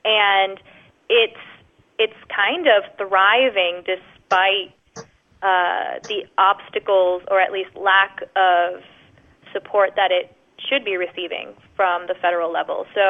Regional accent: Florida, United States; Well, growing up in Florida, I could talk about oceans all day long

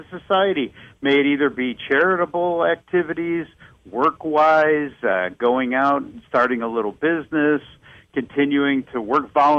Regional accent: Chicago, Illinois, United States; As you know, I grew up in Chicago, so I know there's a lot of Chicago listeners listening

